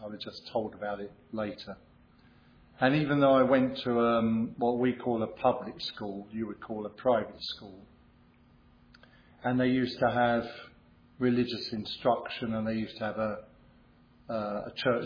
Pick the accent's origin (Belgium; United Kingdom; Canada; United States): United Kingdom; London; Born and raised in London, I don't suppose I've moved more than 5 or 6 miles since I was born.